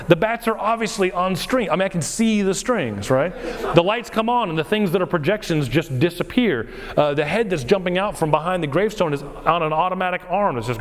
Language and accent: English; Florida, United States; I grew up down in South Florida, which means we didn't have a lot of money